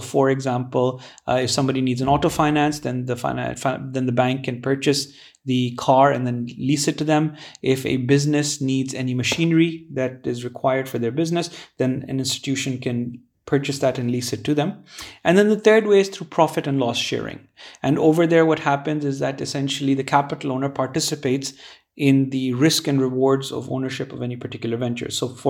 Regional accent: Bahrain; I was born and raised in Bahrain, which is a tiny little island off the coast of Saudi Arabia.

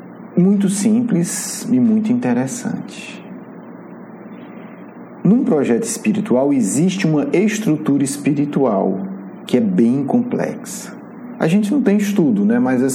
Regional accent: Brazil; Na grande maioria de nós que somos brasileiros ou temos uma profunda afinidade com o povo brasileiro.

